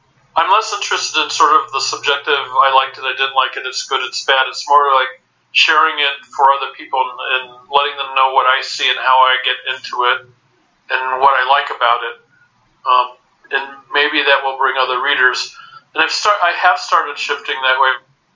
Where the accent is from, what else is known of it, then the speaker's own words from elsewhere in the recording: Midwest, United States; now in Israel; I grew up in the Midwest, so I'm used to more laid back, I guess.